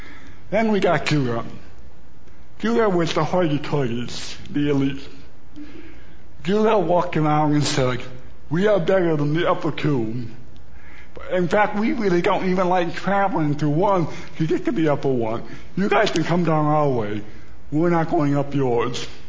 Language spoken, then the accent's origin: English; Detroit, Michigan, United States; accent: Midwestern; I'm a Michigander by the core. I was raised in South Detroit. I never thought about being a Midwesterner, but every way I think and every way they act, and even the way I sound